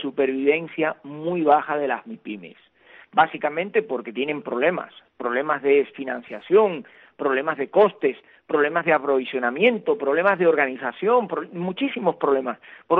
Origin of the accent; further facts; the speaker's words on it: Mayabeque, Cuba; born there; en la zona de Mayabeque, muy cerca de donde yo nací en Cuba